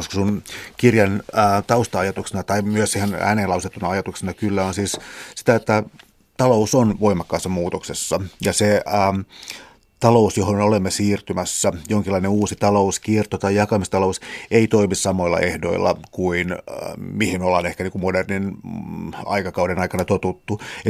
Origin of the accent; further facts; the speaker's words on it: Helsinki, Uusimaa, Finland; mä oon syntynyt Helsingissä ja täällä kasvanut